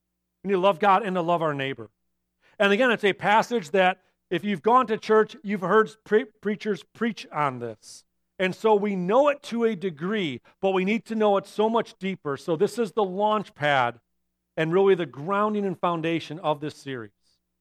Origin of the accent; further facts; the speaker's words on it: Michigan, United States; Now, I'm born and raised in Michigan, so I'm not surprised that it snowed yesterday and it might snow today.